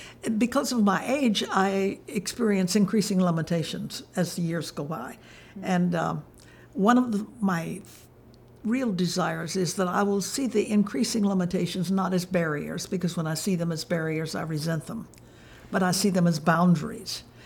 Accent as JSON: {"language": "English", "region": "Alabama", "country": "United States", "tie": "born or raised there", "also_born_or_lived": "Asia", "said": "I grew up in Alabama, found my way eventually to Anderson College, married the love of my life"}